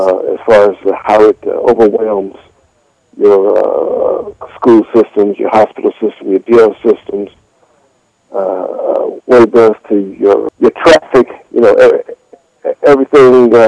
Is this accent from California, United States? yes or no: yes; California, United States; Southern California. I was raised in Los Angeles County.